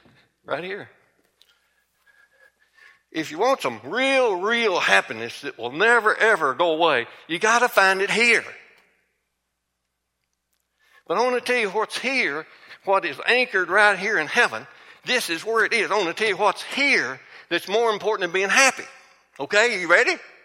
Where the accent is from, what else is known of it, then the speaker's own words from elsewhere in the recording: Kentucky, United States; I'm not from either one of them. I'm from Kentucky.